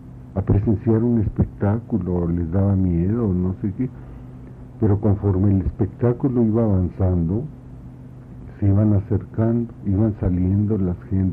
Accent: Coahuila, Mexico; aunque yo soy de Coahuila

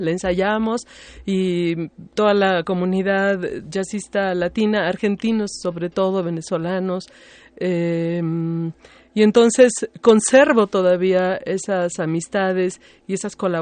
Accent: Mexico; moved away; Viene, bueno, de cuando yo me fui de México

